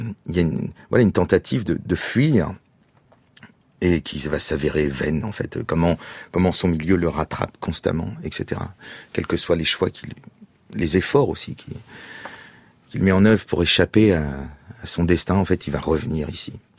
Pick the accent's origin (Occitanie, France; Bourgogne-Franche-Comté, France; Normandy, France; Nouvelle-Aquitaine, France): Normandy, France; Moi je suis normand, c'est ni une fierté ni une honte, c'est les hasards de la vie m'ont fait naître là de et j'assume tout ça.